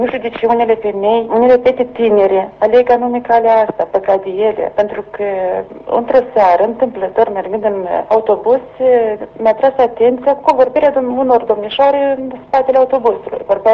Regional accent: Glodeni, Glodeni District, Moldova; moved away as an adult; now in Brescia, Italy; Chiar eu fiind băștenașă din Glodeni, suntem numai din Glodeni

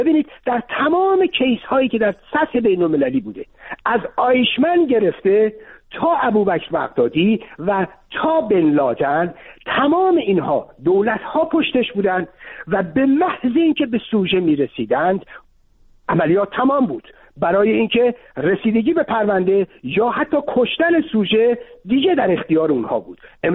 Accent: Iran; ما به عنوان یک ایرانی وظیفه‌مون چیه؟

